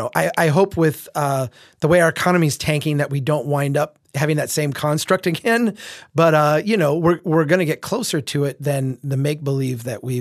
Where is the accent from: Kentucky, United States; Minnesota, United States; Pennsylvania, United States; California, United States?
Minnesota, United States; And I was pointing out, and by the way, I'm a Minnesotan. That means that I'm kind of not really a flamethrower.